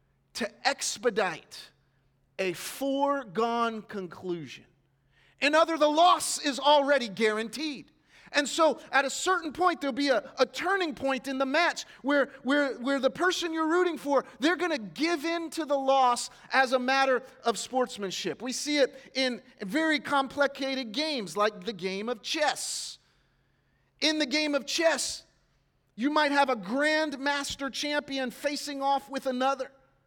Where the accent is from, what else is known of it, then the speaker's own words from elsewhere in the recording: South Carolina, United States; Also, South Carolina was there, and I'm from South Carolina, so I have a little bit of a rooting stake in the Gamecocks, small state school.